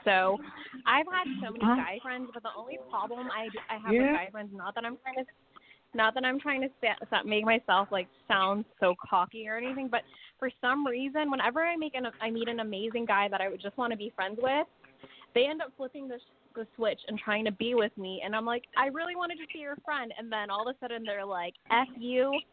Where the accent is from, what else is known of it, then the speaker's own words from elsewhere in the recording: California, United States; from the Bay Area in California.